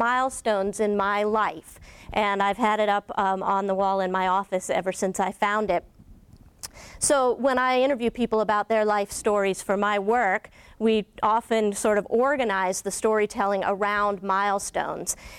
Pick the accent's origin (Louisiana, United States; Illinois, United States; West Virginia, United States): West Virginia, United States; Elkins; now in Ann Arbor, United States; a story actually about my hometown in Elkins, West Virginia, which is where I grew up, a small town of about 6,000 people in the Appalachian Mountains.